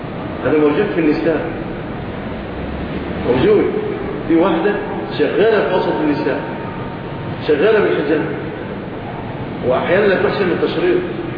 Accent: Egypt; also born or lived in Yemen

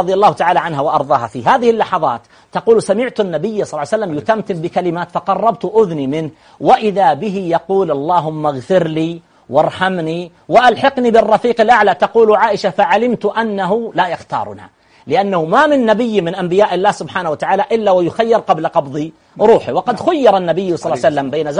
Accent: Saudi Arabia; عندنا في البلاد العربية، عندنا في المملكة العربية السعودية

